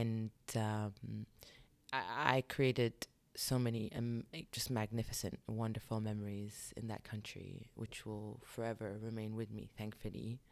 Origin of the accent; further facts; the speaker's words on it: London, United Kingdom; born there; so from my mother's side, Syrian, and from my father's side, Libyan-Palestinian. And I was born in London, England.